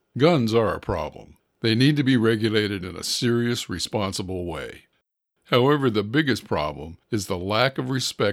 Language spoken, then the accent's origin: English; Intermountain West, United States; born there; I was born in the Intermountain West and raised in a military family. Most of the people I knew growing up owned and used guns.